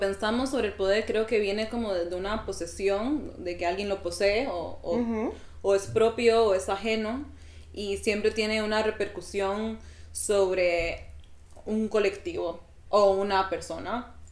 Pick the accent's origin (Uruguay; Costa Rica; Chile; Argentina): Costa Rica; now in Madrid, Spain; Soy, bueno, originaria de Costa Rica, con familia italiana. Mi padre es italiano. Así que, bueno, culturalmente me he diversificado también aquí en España, porque llevo aquí en Madrid ya 8 años.